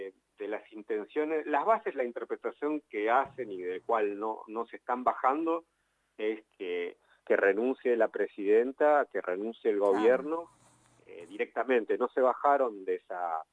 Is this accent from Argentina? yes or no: yes; Argentina; nosotros como argentinos